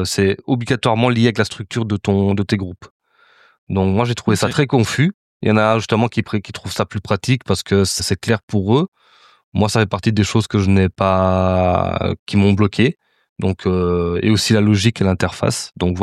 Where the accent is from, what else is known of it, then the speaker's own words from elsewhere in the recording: Belgium; je connais tout ce qui concerne la Belgique, je suis belge d'office